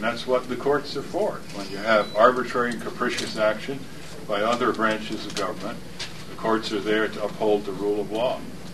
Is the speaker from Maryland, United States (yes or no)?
no; Connecticut, United States; hey, my home state's Connecticut. If I go back to Connecticut and relax, will you write an article?